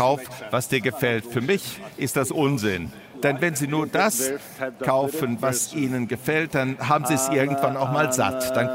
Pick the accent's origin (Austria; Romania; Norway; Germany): Norway; German is a second language; Ja, aber als Norweger, also wir sind ja eigentlich privilegiert, wissen Sie.